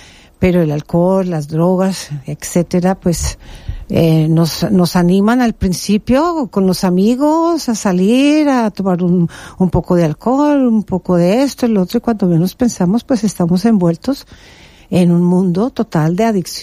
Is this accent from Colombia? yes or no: yes; Colombia; now in Spain; Soy colombiana.